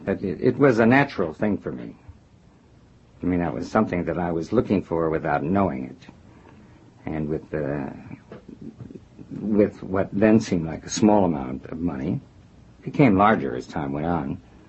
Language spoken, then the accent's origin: English; Chicago, Illinois, United States; now in New York, United States; And I'm a Chicagoan, so it was a grand tour for me.